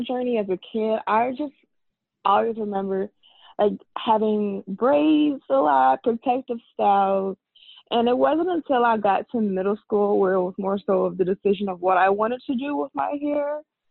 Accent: Columbia, South Carolina, United States; I'm from Columbia, South Carolina. So I came back to the South

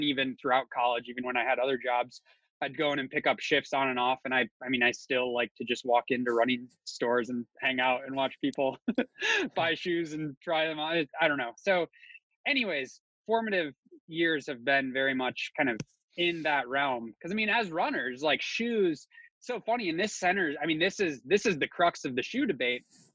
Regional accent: Michigan, United States; The place that I grew up hanging out was the running shoe store in town. I'm from Northern Michigan.

